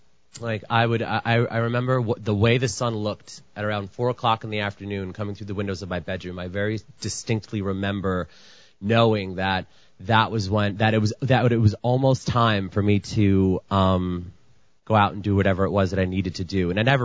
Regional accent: New York, United States; I grew up in New York. I live in New York.

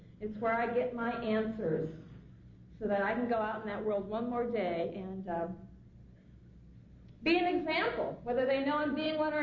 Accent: Iowa, United States; You know, I grew up in Iowa, and I don't know about you, but that was my first resentment where I realized I was landlocked.

